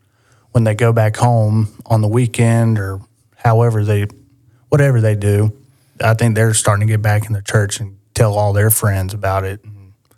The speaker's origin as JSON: {"language": "English", "town": "Columbiana", "country": "United States", "tie": "born or raised there", "said": "So I grew up in Columbiana. My grandparents were really religious. My granddad was a pastor."}